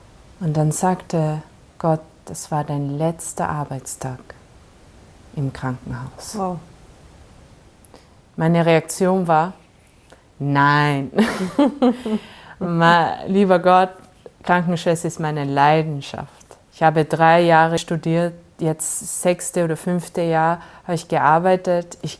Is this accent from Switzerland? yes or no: no; Vienna, Austria; born there; Ich habe Wien nur gesehen als mein Geburtsort.